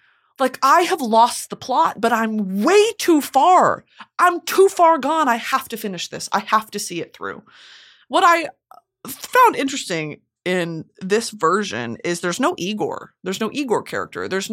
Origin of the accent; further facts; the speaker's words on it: the South, United States; Also, sorry, I'm from the South. I say movie.